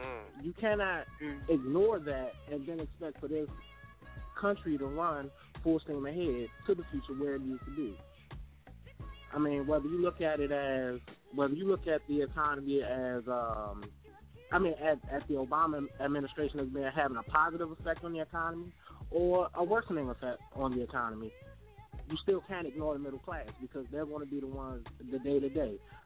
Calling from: Washington, District of Columbia, United States; I'm calling from Washington, D.C.

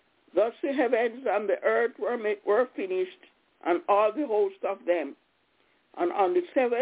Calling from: Albany, New York, United States; I'm calling from Albany in New York.

